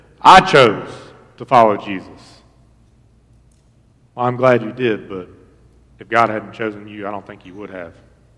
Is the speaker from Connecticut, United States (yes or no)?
no; Kentucky, United States; I was born and raised in Harlan County, look at Eastern Kentucky.